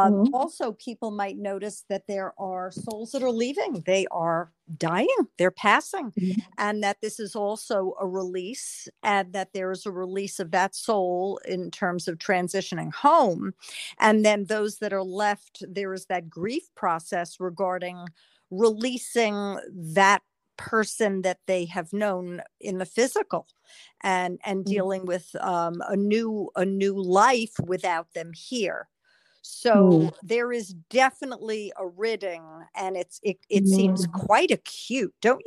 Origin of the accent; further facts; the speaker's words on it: New York, United States; now in New Jersey, United States; I'm a New Yorker, now in New Jersey, originally a therapist.